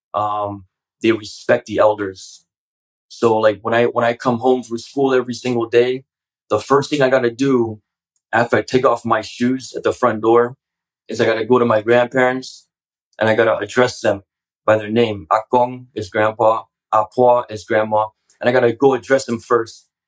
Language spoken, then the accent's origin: English; Singapore; also born or lived in Taiwan; I grew up primarily in Asia. So I was born in Taiwan. My parents were doing work over at Taiwan. I was in Taiwan for only a couple of years. I don't remember it. And then from there, went to Singapore.